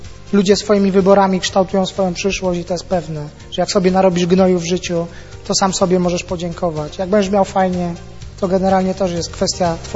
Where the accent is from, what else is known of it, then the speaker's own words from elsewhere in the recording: Katowice, Silesian Voivodeship, Poland; Przykładowo, ja z Katowic pochodzę